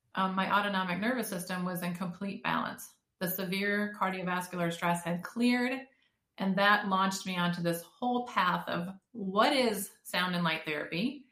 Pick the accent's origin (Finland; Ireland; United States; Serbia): United States; Detroit, Michigan; moved away as an adult; now in Texas, United States; So growing up in the Detroit area, I came from an engineering background.